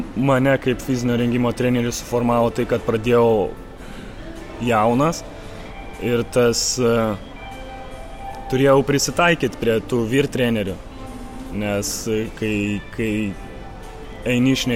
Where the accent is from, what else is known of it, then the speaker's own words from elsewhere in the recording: Kaunas, Kaunas County, Lithuania; tu nori, kad vis tiek kaip lietuvis, kaip kaunietis, tu dirbi toj savoj komandoj